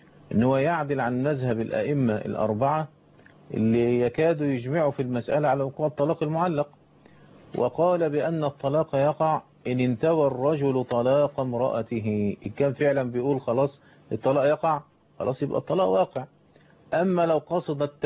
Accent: Egypt

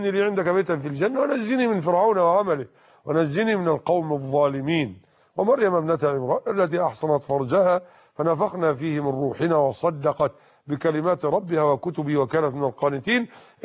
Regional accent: Egypt

